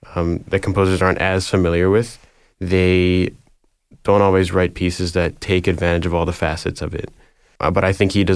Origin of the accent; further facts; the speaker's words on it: Richmond Hill, Ontario, Canada; also born or lived in East York; I grew up in East York, and then I moved to Richmond Hill when I was pretty young, 6.